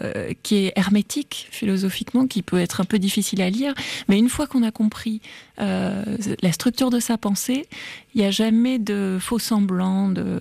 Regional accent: Tarbes, Occitanie, France; Moi aussi, je viens du sud de la France. Je viens de Tarbes.

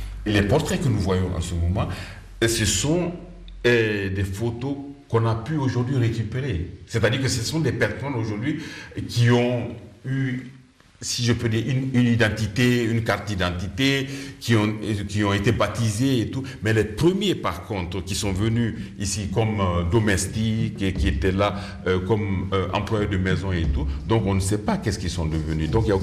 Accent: Guinea; born there; moved away; Moi, je me définis comme un enfant de la décolonisation. Je suis né en Guinée et mon pays a accédé à l'indépendance en 1958.

